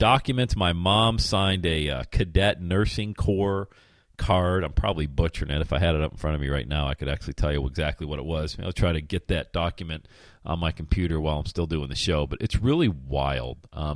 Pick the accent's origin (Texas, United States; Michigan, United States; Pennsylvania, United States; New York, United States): Pennsylvania, United States; Bradford; Remember, if you ever have a Zippo lighter, they were made in my hometown of Bradford, PA.